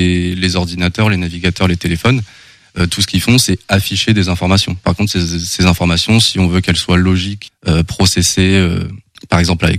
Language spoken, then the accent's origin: French; Amiens, Hauts-de-France, France; now in Angers, France; De base, je ne suis pas angevin. J'espère que ça ne va pas en décevoir certains. Moi, je viens d'Amiens. Et je suis arrivé sur Angers il y a à peu près 5 ans.